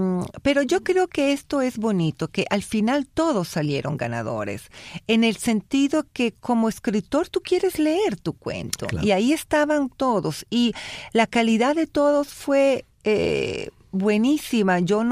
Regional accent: Venezuela; moved away; also born or lived in Italy; Italiana, sí. De muy pequeña me fui a Venezuela. Mm. En Venezuela debo decir que seguí siendo italiana, porque mis padres me pusieron en un colegio italiano

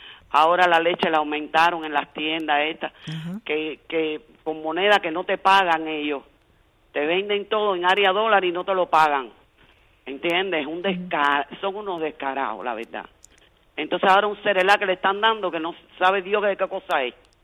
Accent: Cuba; yo soy cubana y soy de a pie.

